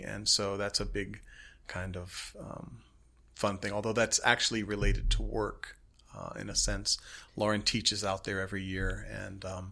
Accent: Cincinnati, Ohio, United States; now in Lafayette, United States; I grew up in Cincinnati, Ohio, and quite frankly, if I had ranked all of the places in the United States where I would live, this would have been very low on the list

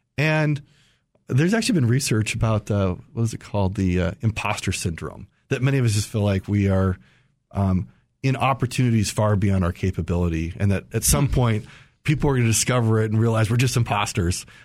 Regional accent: St. Paul, Minnesota, United States; I grew up in Minnesota, St. Paul, went to BYU as an undergrad.

